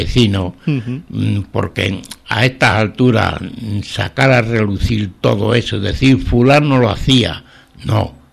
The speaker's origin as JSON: {"language": "Spanish", "town": "Béjar", "region": "Castile and León", "country": "Spain", "tie": "born or raised there", "also_born_or_lived": "Guijo de Granadilla", "said": "yo, que me considero bejarano y defiendo Béjar por todos los sitios que vaya, tampoco soy bejarano de nacimiento."}